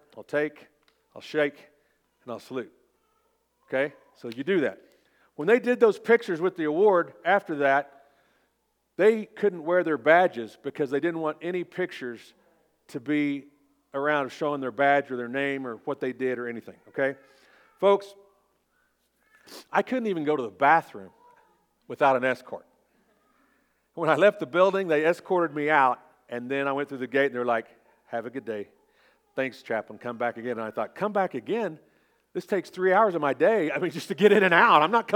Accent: Oklahoma, United States; So I'm from Oklahoma, I keep it easy.

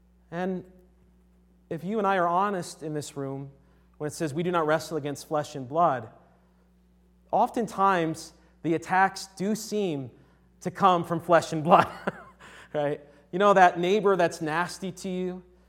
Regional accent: Connecticut, United States; And I'm from Connecticut originally, so I was working at a Subway.

